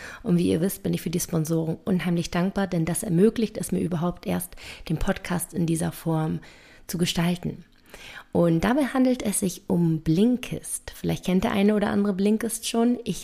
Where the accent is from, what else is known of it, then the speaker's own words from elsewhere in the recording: Berlin, Germany; wie einige von euch eventuell wissen, komme ich aus Berlin.